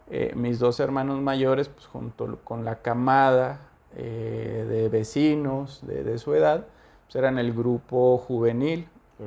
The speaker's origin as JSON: {"language": "Spanish", "town": "Villa Juárez", "country": "Mexico", "tie": "born or raised there", "said": "yo crecí allá en Villa Juárez, me tocó ser cholo de allá."}